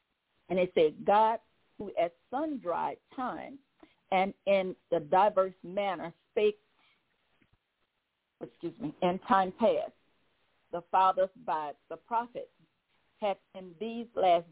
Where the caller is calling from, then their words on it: Baton Rouge, Louisiana, United States; I'm calling from Baton Rouge, Louisiana